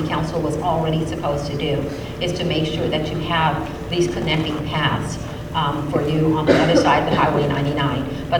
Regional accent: Palo Alto, California, United States; I grew up in Palo Alto and they were the starters of bike trails and biking.

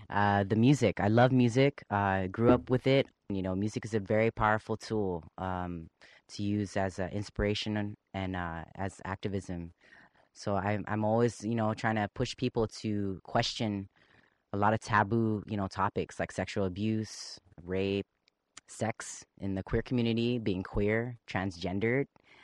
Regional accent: Guam; since I'm not from the United States of America, I'm from Guam originally. We are a U.S. territory, but we're still our own culture. It's very closeted and homophobic there and transphobic.

